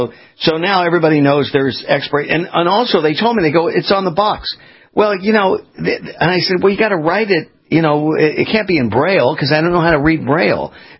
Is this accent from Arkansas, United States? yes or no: no; California, United States; now in Florida, United States; I grew up in California, never had a problem.